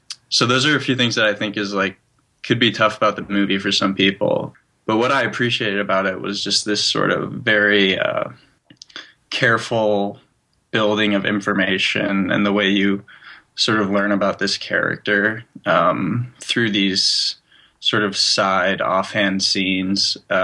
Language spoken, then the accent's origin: English; Chicago, Illinois, United States; Because I just got home for winter break, and I'm from Chicago.